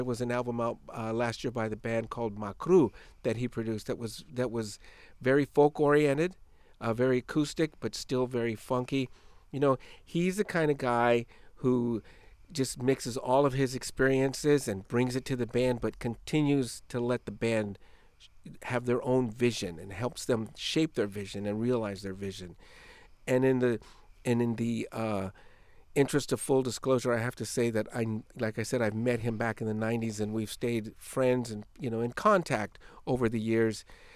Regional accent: California, United States; You know, I'm from Northern California and I agree.

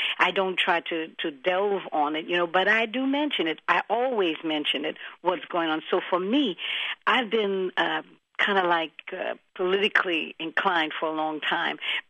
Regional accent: New Orleans, Louisiana, United States; I come from New Orleans, where the jazz, we say jazz was born

